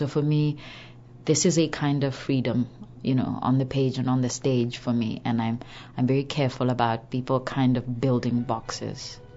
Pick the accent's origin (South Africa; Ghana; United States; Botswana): Botswana; And of course, I come from Botswana in southern Africa, and it's, you know, it's all quite civilized and peaceful.